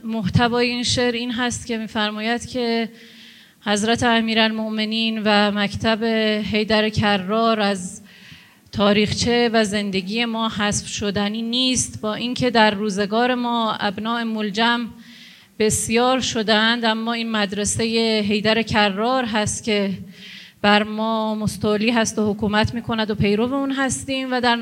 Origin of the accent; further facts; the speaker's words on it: Iran; به عنوان یک ایرانی کوچکی که در تحولات دنیا تجربه‌ای کسب کرده هست. من برای شما از دل خلیج فارس، بحرین، به قول حضرت آقا این جزیره کوچک که شاهد انقلابی بزرگ بود صحبت میکنم،